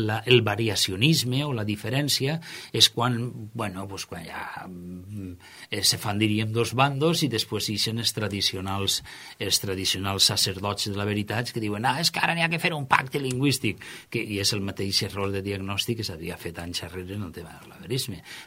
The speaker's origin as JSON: {"language": "Catalan", "town": "Meliana", "region": "Valencian Community", "country": "Spain", "tie": "born or raised there", "said": "jo soc un paio de Meliana que va néixer allí"}